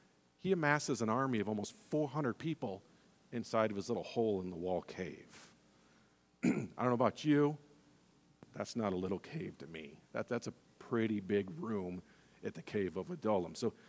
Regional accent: United States; this is hard for us as Americans to grasp

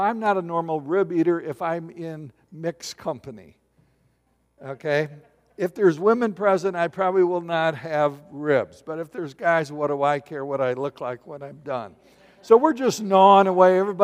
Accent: Battle Creek, Michigan, United States; I grew up in Battle Creek

